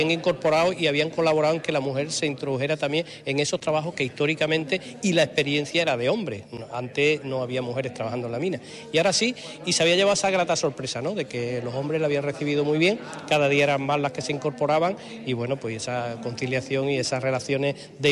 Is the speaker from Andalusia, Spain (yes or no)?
yes; Calaña, Andalusia, Spain; Yo vengo de una zona, yo soy de Calaña, la zona minera